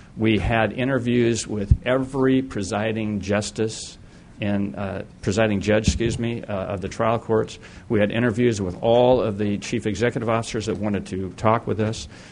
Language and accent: English; Sacramento, California, United States; And I'm really pleased to see you in Sacramento, my hometown.